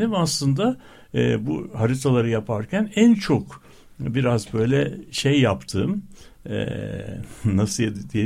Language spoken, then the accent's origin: Turkish; Kadıköy, Istanbul, Turkey; Mesela ben bütün çocukluğumda şeydim yani Kadıköy'de büyüdüm.